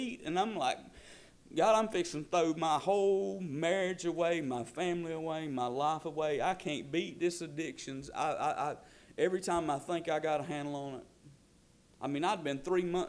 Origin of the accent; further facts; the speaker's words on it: Folkston, Georgia, United States; born there; And I was born in Folkestone, Georgia Hospital.